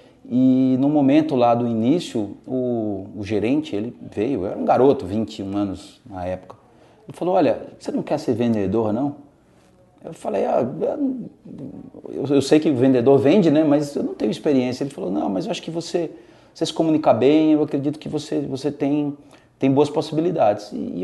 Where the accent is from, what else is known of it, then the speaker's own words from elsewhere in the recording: Natal, Rio Grande do Norte, Brazil; eu sou lá do Rio Grande do Norte, Natal.